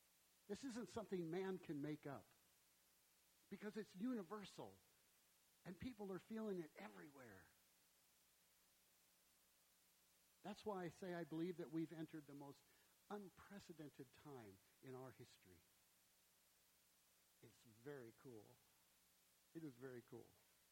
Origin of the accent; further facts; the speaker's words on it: Midwest, United States; Now, I was originally from the Midwest, so we had very clearly and decisive four seasons.